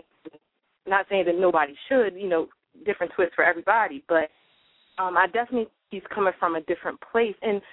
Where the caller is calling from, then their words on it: Baltimore, Maryland, United States; from Baltimore.